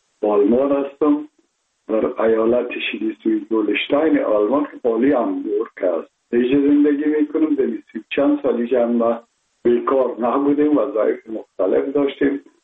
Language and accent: Persian; Kabul, Afghanistan; born or raised there